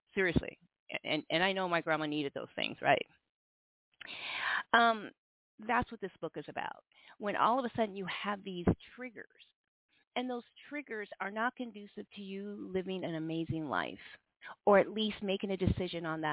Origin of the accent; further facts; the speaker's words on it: Sioux City, Iowa, United States; I mean, we are from Sioux City, Iowa. 4x4 blocks really seriously could have taken us to another liquor store.